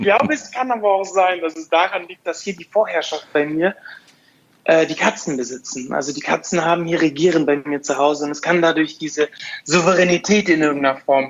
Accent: Afghanistan; moved away; Ich bin in Afghanistan groß geworden und habe dort mit Straßenhunden die ersten Kontakte und Berührungen gehabt

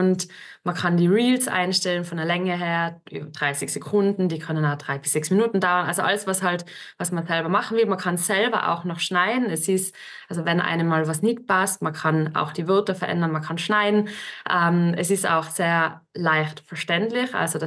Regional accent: Austria; accent: Austrian; weil ihr hört ja, dass ich keine Deutsche bin, also ich habe ein bisschen einen Akzent, einen österreichischen

